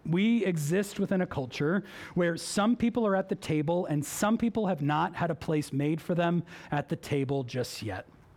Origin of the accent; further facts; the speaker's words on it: Boston, Massachusetts, United States; I grew up in Boston. The T is the train that takes you everywhere throughout Boston.